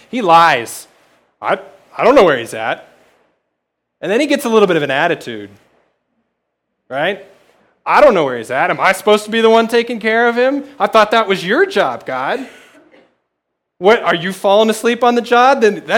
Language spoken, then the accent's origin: English; Elkhart, Indiana, United States; I grew up in Elkhart, Indiana, and one of the many things that is great